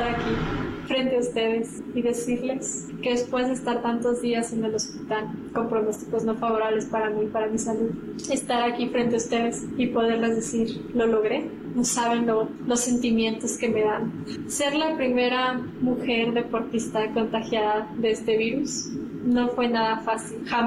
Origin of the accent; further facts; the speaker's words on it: Mexico; soy la primera mexicana en recuperar la salud después de esto